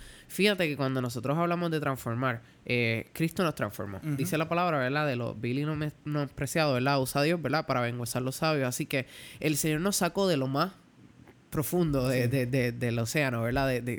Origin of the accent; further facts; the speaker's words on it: Santa Isabel, Puerto Rico; Aquí en Santa Isabel, por ejemplo, en mi pueblo, han roto cristales de carro